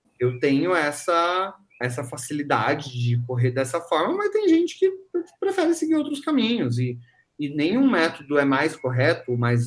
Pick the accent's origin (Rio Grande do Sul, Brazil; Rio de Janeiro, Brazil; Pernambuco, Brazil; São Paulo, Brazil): São Paulo, Brazil; Piraju; E eu me formei na faculdade do interior, na Metodista lá do interior, e vim lá de Piraju, sem saber falar inglês.